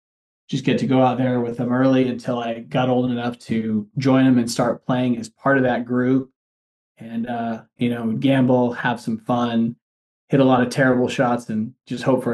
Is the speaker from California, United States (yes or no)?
yes; California, United States; I'm actually from Southern Orange County originally.